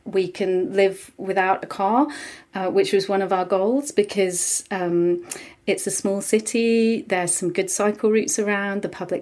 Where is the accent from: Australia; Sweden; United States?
Sweden; English is a second language; moved away as an adult; now in Belfast, United Kingdom; So we emigrated from Sweden. I spent a few months with my family, and then we moved to Northern Ireland.